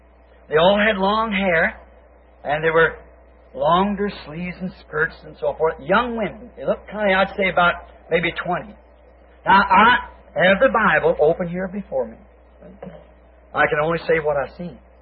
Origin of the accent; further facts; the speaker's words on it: United States; Now, I am an American.